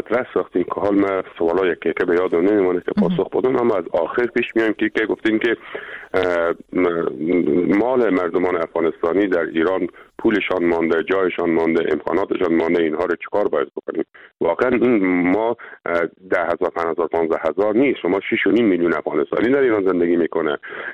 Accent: Herat, Afghanistan; به عنوان یک هراتی سپاسگزاری ویژه همه عزیزانی دارم که در این راستا آمدن

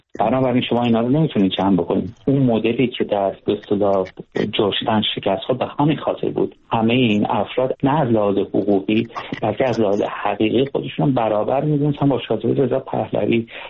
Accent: Iran; چون من به عنوان یک ایرانی

